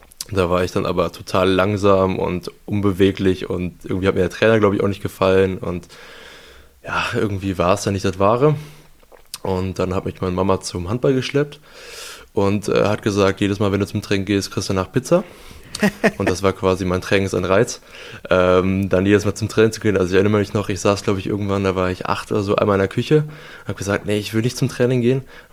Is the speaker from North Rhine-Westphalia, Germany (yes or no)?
yes; Aldekerk, North Rhine-Westphalia, Germany; also born or lived in Bottrop; Genau, ich bin in Bottrop geboren. Da habe ich dann 11 Jahre meines Lebens gelebt und danach bin ich dann nach Aldekerk gezogen.